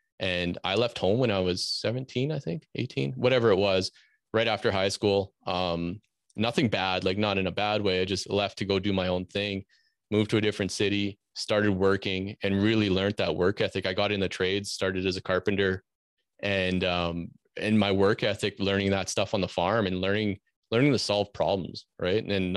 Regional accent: Saskatchewan, Canada; So I grew up in Saskatchewan, again, another province here in Canada, and I grew up Northern Saskatchewan, grew up on a farm, small farm.

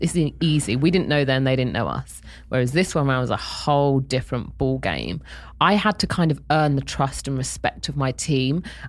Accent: United Kingdom; being the Brit that had a different accent, completely being the outsider.

